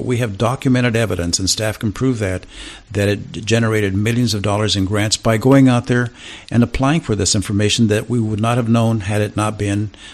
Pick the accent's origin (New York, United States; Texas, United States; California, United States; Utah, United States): California, United States; he saw on my name tag that I was from California.